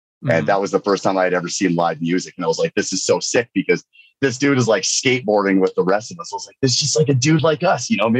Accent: British Columbia, Canada; I grew up in Northern BC, man. We didn't have much.

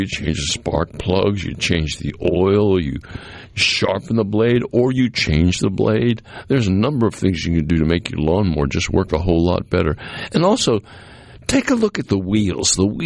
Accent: Massachusetts, United States; Well, one thing's a lot different than where I grew up on Cape Cod.

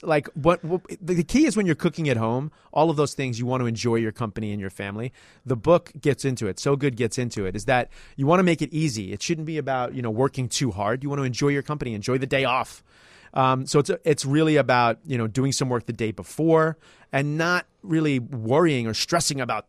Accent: New York, United States; And we jumped in the car and we drove a couple hours as a New Yorker up to Cooperstown.

